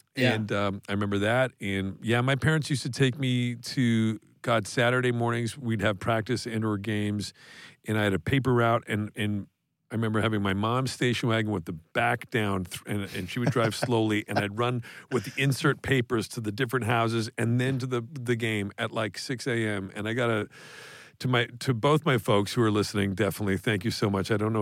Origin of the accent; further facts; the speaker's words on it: Toronto, Ontario, Canada; I'm so old that when I grew up in Toronto